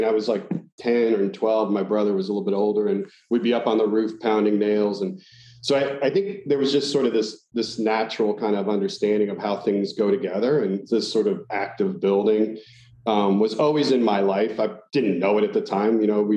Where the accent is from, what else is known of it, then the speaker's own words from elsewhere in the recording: Alexandria, Virginia, United States; I grew up in Northern Virginia in the Alexandria area.